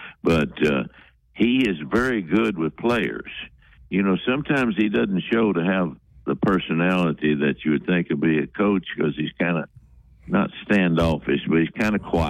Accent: Roan Mountain, Tennessee, United States; I just went back to my hometown so they could take me home for one more time

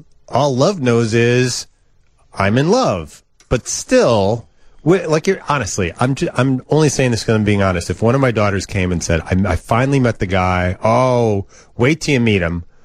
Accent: East Coast, United States; I'm from the East Coast.

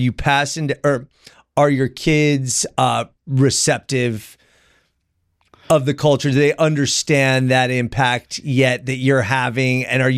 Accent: California, United States; because even just as a Californian, like, going to Australia, I'm like, bro, that's the literal opposite side of the world.

